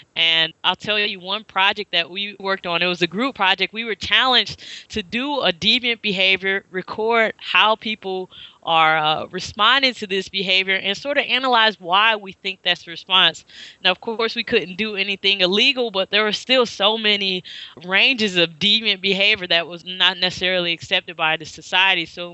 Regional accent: St. Louis, Missouri, United States; So I'm from St. Louis originally, and Nashville is not too far down the road, about 4-hour drive.

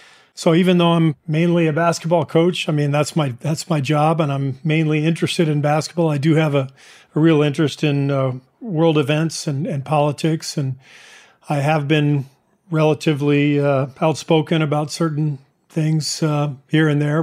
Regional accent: Los Angeles, California, United States; also born or lived in Beirut, Lebanon; I grew up in Los Angeles. My dad was a professor at UCLA

